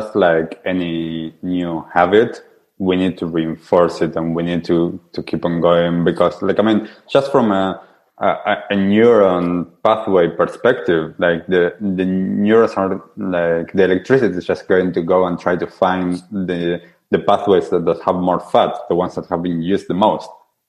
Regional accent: Argentina; first language Spanish; English is a second language; I grew up in Argentina. Spanish is my mother tongue.

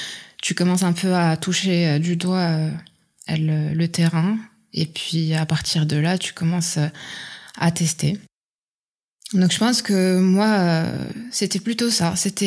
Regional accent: Oujda, Oriental, Morocco; dans ma ville natale, Oujda, au Maroc.

